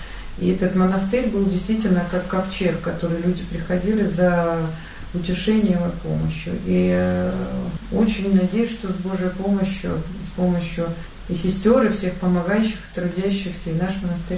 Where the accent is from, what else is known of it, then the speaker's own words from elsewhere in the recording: Donetsk, Donetsk Oblast, Ukraine; Поскольку я сама из Донецка.